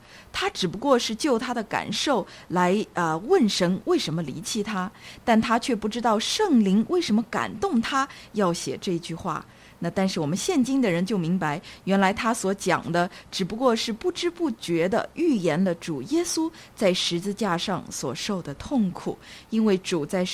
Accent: China; 其实如果这样，那我们中国人岂能信主得救呢？

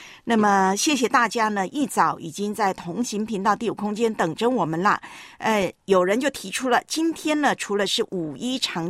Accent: Taiwan; 你在我们老家台湾呢

